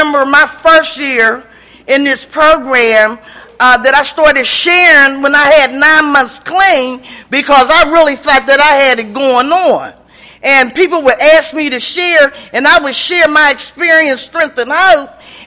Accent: Pittsburgh, Pennsylvania, United States; And I'm from Pittsburgh, PA.

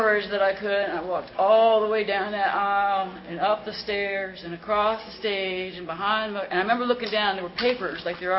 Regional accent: Washington, District of Columbia, United States; "Hi, I'm an addict. … I'm from Washington, D.C."

